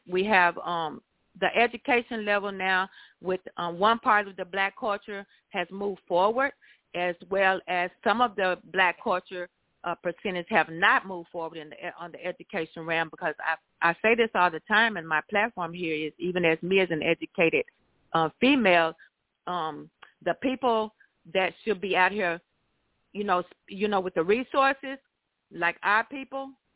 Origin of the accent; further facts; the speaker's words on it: Texas, United States; now in Mobile, United States; like I said, I'm from Texas, but Mobile, Alabama, they have a dislike, and I'm Puerto Rican, I'm sorry.